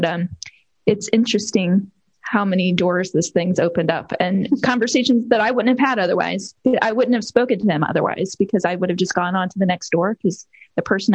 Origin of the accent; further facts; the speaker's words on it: Shenandoah Valley, Virginia, United States; I grew up in the Shenandoah Valley. I've been a rural Virginian my entire life.